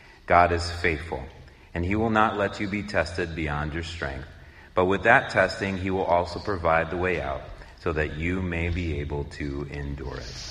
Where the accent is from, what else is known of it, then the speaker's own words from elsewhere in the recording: Missouri, United States; I grew up in Missouri. So all over Missouri, it's Route 66 land.